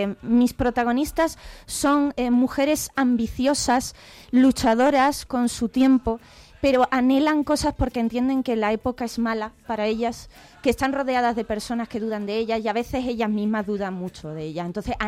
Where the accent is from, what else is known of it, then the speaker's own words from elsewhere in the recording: Málaga, Andalusia, Spain; soy una malagueña muy agradecida con Sevilla.